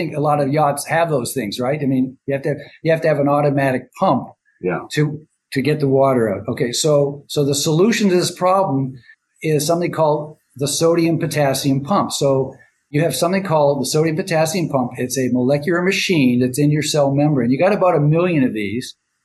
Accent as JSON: {"language": "English", "town": "Toronto", "region": "Ontario", "country": "Canada", "tie": "born or raised there", "said": "I come from Toronto, Canada, grew up there."}